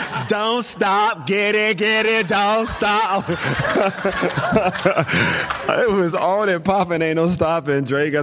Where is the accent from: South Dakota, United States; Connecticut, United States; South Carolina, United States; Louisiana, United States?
South Carolina, United States; So, I'm from South Carolina, from the deep south